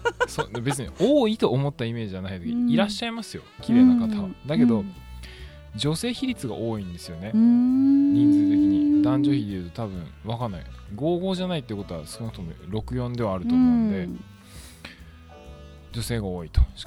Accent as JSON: {"language": "Japanese", "region": "Fukuoka", "country": "Japan", "said": "それは僕は福岡県民だからですよ。"}